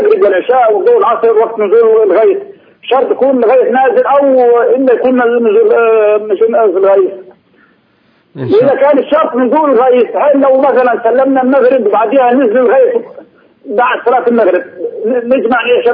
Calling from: Hebron, Hebron Governorate, Palestine; منطقه الخليل.

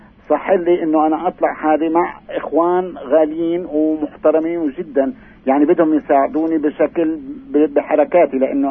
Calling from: Nablus, West Bank, Palestine

